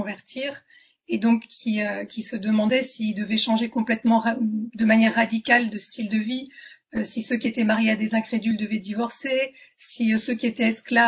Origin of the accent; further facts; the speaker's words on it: Paris, Île-de-France, France; J'ai pas choisi l'endroit où je suis née, j'ai pas choisi d'être parisienne, je suis parisienne.